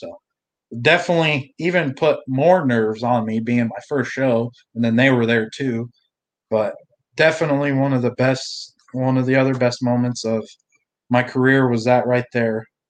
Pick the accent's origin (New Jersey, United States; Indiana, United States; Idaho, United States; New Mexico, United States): Idaho, United States; being that it was in Idaho and it was real close to Wyoming in my hometown, I had quite a bit of family out there and stuff.